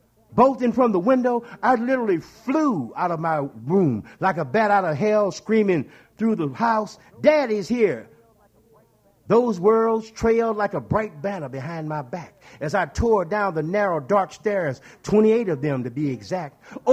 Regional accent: St. Louis, Missouri, United States; as was the fashion back then during the 50s when I was growing up in St. Louis.

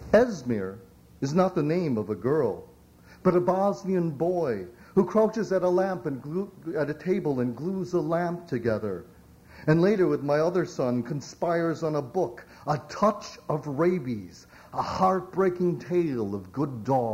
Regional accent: Minneapolis, Minnesota, United States; You might have a certain picture of what Minneapolis, my hometown, is like, which is really inaccurate.

